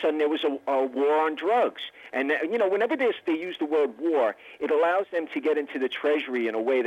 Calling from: Miller Place, New York, United States; Miller Place, Long Island.

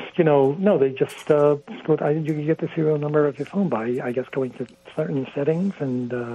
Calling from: Saint Petersburg, Russia; calling from St. Petersburg, Russia.

